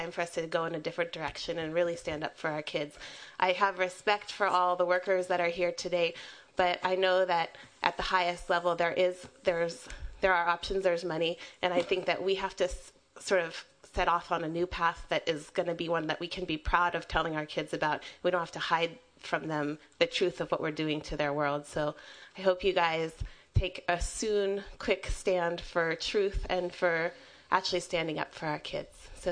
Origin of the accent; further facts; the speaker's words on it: Oakland, California, United States; I'm from Oakland. I'm the mom of a 2-year-old and a 5-year-old.